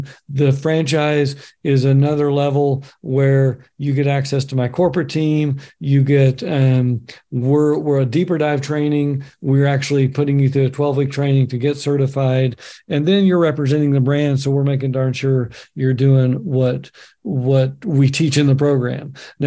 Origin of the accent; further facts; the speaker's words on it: Oregon, United States; who's been in cannabis even longer than me in my home state of Oregon